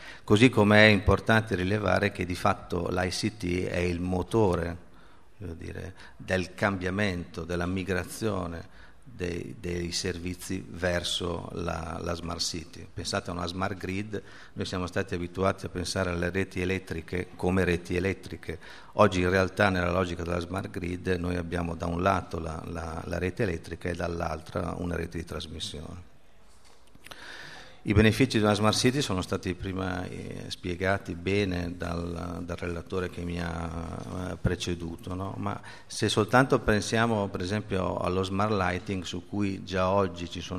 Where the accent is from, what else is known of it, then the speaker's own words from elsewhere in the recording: Cremona, Lombardy, Italy; io penso per esempio a Cremona, vengo da Cremona